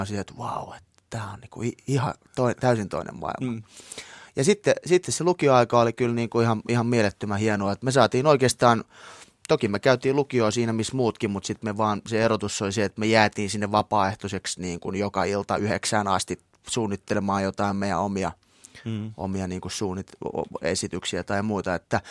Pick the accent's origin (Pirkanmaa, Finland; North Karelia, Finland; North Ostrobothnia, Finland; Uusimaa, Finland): Uusimaa, Finland; Espoo; mä oon kuitenkin kotoisin Espoon Soukasta, joka nyt ei ole silleen mikään ilmaisutaidon kehto varsinaisesti.